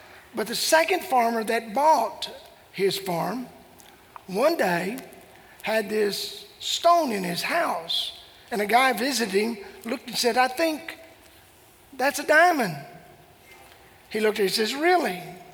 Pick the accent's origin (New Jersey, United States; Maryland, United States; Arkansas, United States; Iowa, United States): Arkansas, United States; Texarkana; But I was raised in Texarkana, Arkansas. It's Texarkana, Texas, Texarkana, Arkansas. And I was raised in the Arkansas side